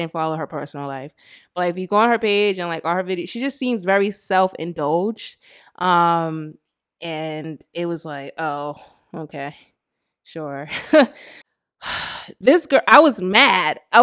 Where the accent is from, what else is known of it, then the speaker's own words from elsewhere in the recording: Bronx, New York, United States; I was raised in the Bronx.